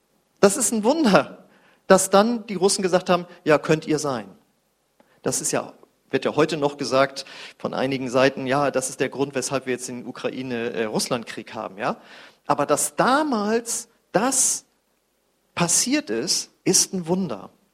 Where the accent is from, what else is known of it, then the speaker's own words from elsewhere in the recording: North Sea coast, Germany; Ich komme noch aus der Zeit, ich komme ja von der Nordsee, wo regelmäßig die Düsenjets geflogen sind mit Überschall und es dauernd geknallt hat